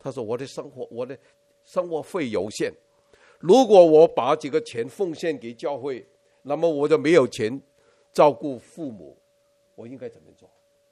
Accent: China; 中国人是礼义之邦，5000年来是最重这个孝道，把孝道讲的最清楚的就是我们中国人。

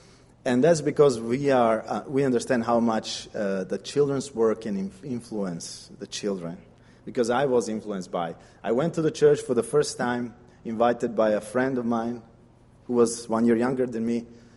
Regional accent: Serbia; I'm coming from Serbia.

